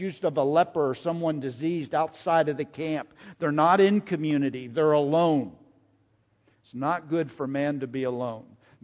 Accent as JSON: {"language": "English", "region": "Northeast", "country": "United States", "tie": "born or raised there", "said": "Everybody, I grew up in the Northeast."}